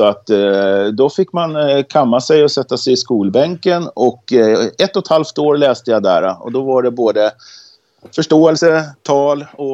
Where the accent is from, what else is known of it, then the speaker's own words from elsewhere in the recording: Stockholm, Stockholm County, Sweden; also born or lived in Småland / Skåne; jag växte upp i Stockholm en gång i tiden, tror det eller ej, och kom till... Först till Småland och sen till Skåne. Men det där med sydländskan, den har jag aldrig lärt mig.